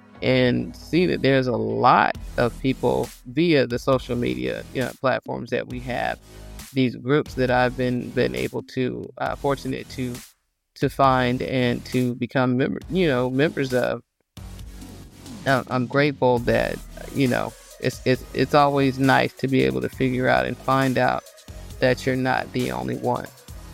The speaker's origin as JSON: {"language": "English", "region": "the South", "country": "United States", "tie": "born or raised there", "said": "Now, I grew up in the South, and I went to high school in a predominantly white area, grew up always either in the military, on military basis, until I was in the fifth grade."}